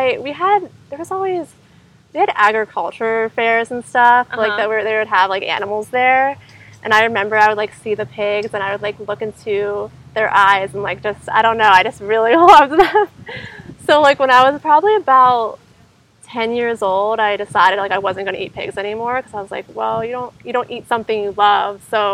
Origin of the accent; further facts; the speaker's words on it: Pennsylvania, United States; I'm from Pennsylvania.